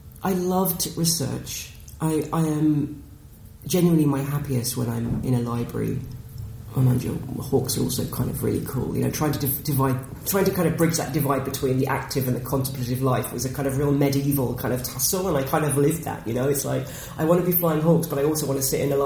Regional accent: Camberley, South East England, United Kingdom; And, we grew up in Camberley in the 80s, which was, sort of yuppie heaven.

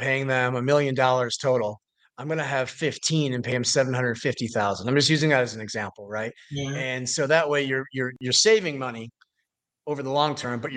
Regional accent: Midwest, United States; I grew up in the Midwest. My parents drilled hard work into me, and this was hard.

